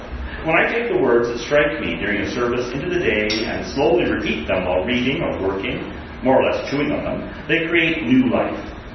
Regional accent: Alberta, Canada; also born or lived in British Columbia; I was born in British Columbia, northern BC, grew up in Alberta, lived in various places, into the States and across Canada, and I ended up here by choice.

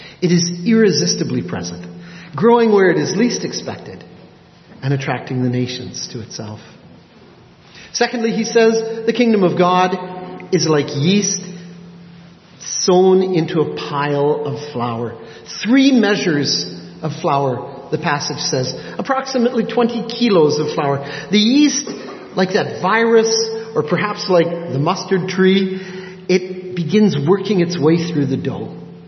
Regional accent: Canada; They had seen that I was from Canada as well.

